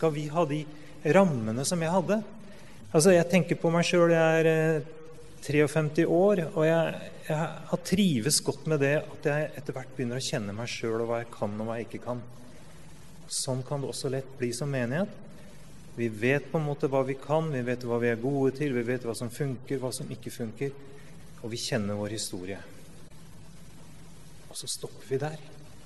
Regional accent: Buskerud, Norway; Vi hadde et ordtak i bygda hjemme i Hallingdal

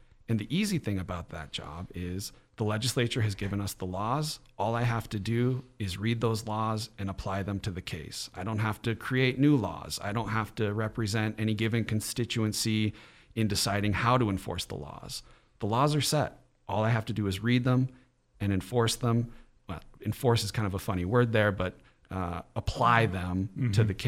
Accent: Bigfork, Montana, United States; I tell people that I grew up in Big Fork. I tell people that my mom grew up in Big Fork.

